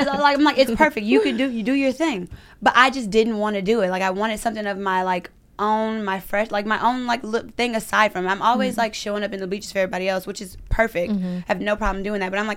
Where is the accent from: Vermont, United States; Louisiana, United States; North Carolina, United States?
Louisiana, United States; Baton Rouge; moved away as an adult; I'm from Louisiana, born and raised, Baton Rouge. I moved out here at 22.